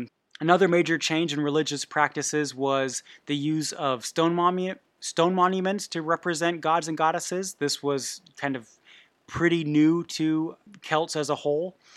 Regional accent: Bavaria, Germany; English is a second language; it's just where I was raised in Bavaria

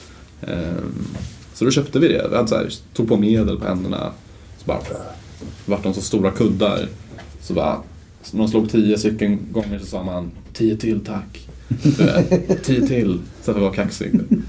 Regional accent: Tunisia; Jag växte upp delvis i Tunisien.

